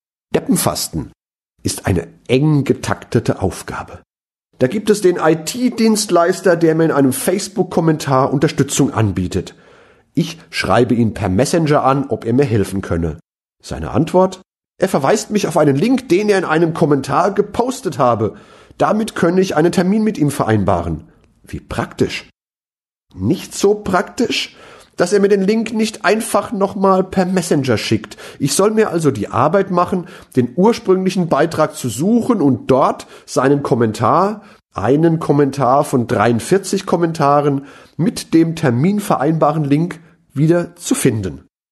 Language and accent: German; Mainz, Rhineland-Palatinate, Germany; als Mainzer habe ich dazu etwas zu sagen.